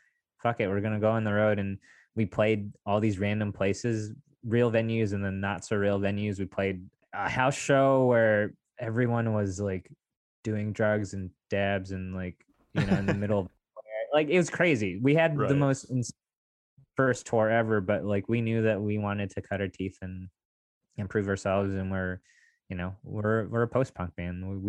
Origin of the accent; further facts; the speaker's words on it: California, United States; Like, I grew up in the Bay Area, and I listened to so much like